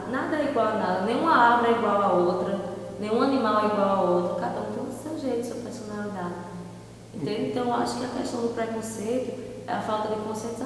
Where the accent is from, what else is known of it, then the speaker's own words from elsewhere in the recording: Paraíba, Brazil; eu não sou cearense, eu sou paraibana, eu sou nordestino.